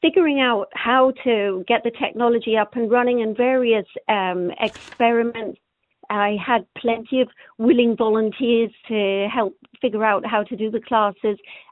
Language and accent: English; London, United Kingdom; moved away as an adult; now in Killarney, Ireland; Well, I'm originally from London, but I'm here 20 years.